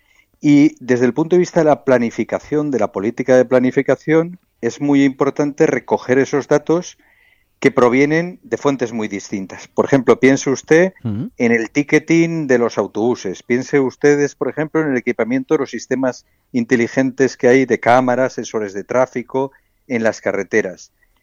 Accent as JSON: {"language": "Spanish", "town": "Catarroja", "region": "Valencian Community", "country": "Spain", "said": "Yo soy de Catarroja."}